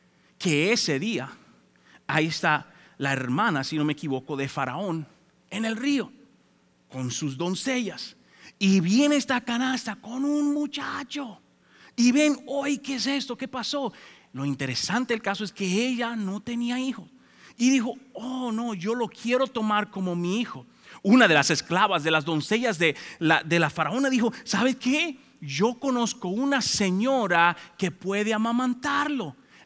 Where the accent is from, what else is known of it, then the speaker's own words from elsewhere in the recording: Dominican Republic; now in United States; pero en mi país, mi mamá me enviaba a un lugar que le llaman el colmado en República Dominicana. Aquí le dicen la bodega o la tienda de la esquina.